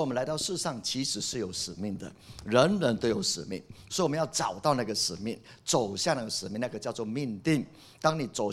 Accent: Taiwan; 你看到我们台湾人拜其他一大堆了，猪八戒也在拜

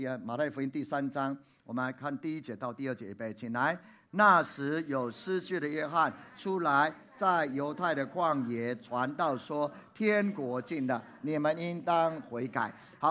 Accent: Puli, Nantou County, Taiwan; 我记得有一年呢暑假呢，我就回到我的家乡埔里去了。

